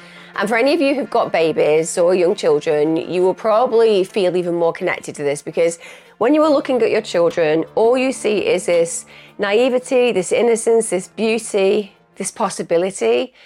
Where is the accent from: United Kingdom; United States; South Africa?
United Kingdom; Manchester, North West England; people like me, we just know we're from Manchester because we're a bit more common, shall we say.